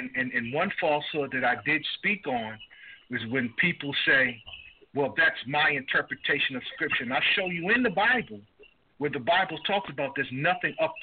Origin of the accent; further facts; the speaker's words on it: Hackensack, New Jersey, United States; now in New Milford, United States; Let me correct that. I was born and raised in Hackensack.